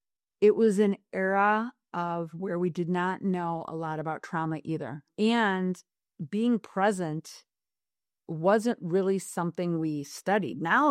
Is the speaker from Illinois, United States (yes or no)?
yes; Tinley Park, Illinois, United States; I grew up primarily in Tinley Park